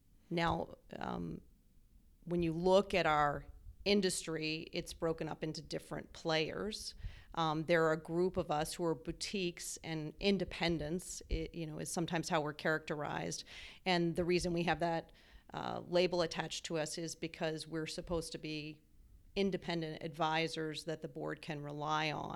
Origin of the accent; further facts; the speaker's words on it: Columbia, South Carolina, United States; I grew up in Columbia, South Carolina, although you probably can't tell that from my accent.